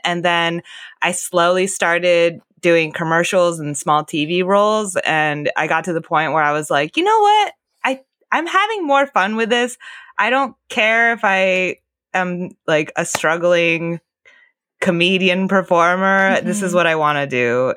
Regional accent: Japan; I think I was like so young and I immigrated here from Japan. So, you know, like in my culture, we're trained to like not look people in the eyes.

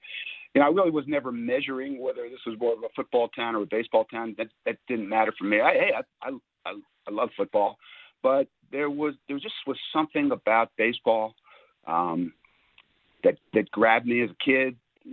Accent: Philadelphia, Pennsylvania, United States; but I've never stopped being a Philadelphian. And the way Philadelphia treats me and my love for Philadelphia and all things about it has never changed.

